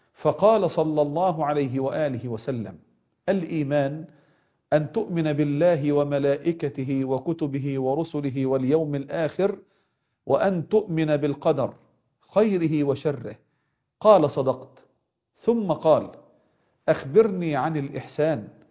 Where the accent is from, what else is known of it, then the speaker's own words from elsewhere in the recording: Egypt; يعني كما يقال عندنا بلغتنا كمصريين: علمي علمك، الله أعلم.